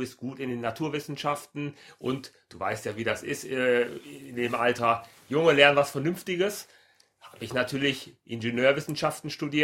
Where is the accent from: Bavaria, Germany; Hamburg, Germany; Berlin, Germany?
Hamburg, Germany; ich komme aus Hamburg, ich bin Personal Trainer